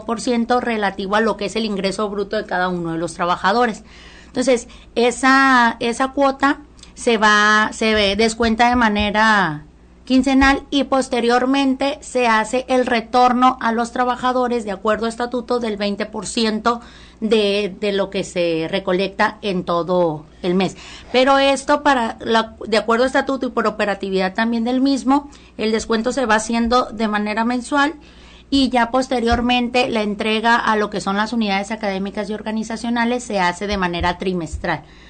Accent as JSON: {"language": "Spanish", "town": "Mazatlán", "region": "Sinaloa", "country": "Mexico", "said": "hasta los mazatlecos ya, que son los de mi tierra, ya andamos por allá"}